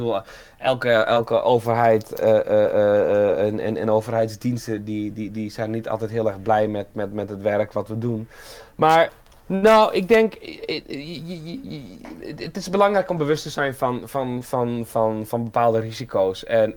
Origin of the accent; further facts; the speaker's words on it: Netherlands; Zeker ik als Nederlander. Mozambique is niet mijn verhaal. Oekraïne is niet mijn verhaal.